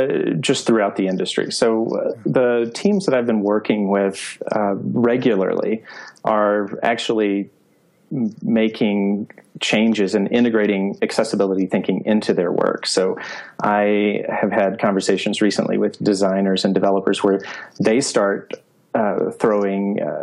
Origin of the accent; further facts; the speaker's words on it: the South, United States; because I am from the South as well.